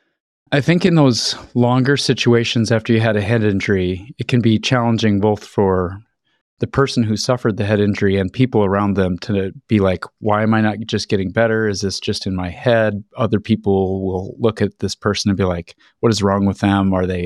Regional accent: Iowa, United States; but I knew him growing up in Iowa.

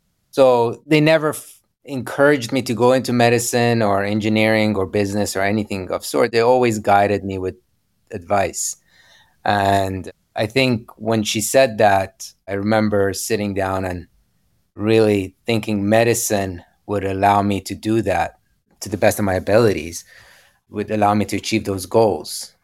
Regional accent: Dubai, United Arab Emirates; moved away as an adult; also born or lived in United States; So I grew up in Dubai most of my childhood and then proceeded to attend Penn State University in the United States, where I completed my bachelor's degree.

